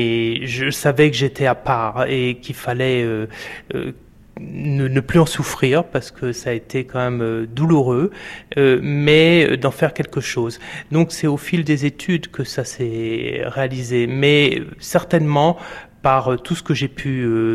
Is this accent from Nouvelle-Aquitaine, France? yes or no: no; Vitry-sur-Seine, Île-de-France, France; j'ai grandi à Vitry-sur-Seine. Mes parents tenaient une boutique de matériel d'électroménager à côté de la gare. C'est vrai que c'était une famille d'immigrés, de gens très modestes